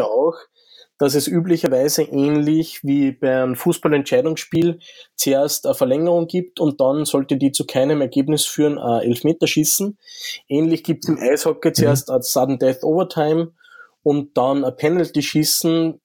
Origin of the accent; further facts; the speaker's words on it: Linz, Upper Austria, Austria; ist halt für mich natürlich das offensichtlichste Beispiel als Linzer.